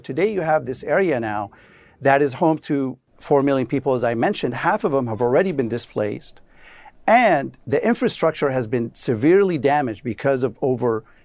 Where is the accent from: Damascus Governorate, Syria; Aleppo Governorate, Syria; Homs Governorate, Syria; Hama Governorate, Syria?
Damascus Governorate, Syria; Damascus; now in United States; I'm a Syrian American. I was born and raised in Damascus